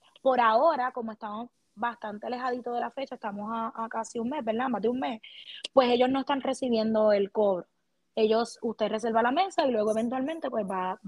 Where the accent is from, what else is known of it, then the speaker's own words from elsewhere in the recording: Barranquitas, Puerto Rico; Estoy bien contenta de poder servirle a mi pueblo desde esa esquinita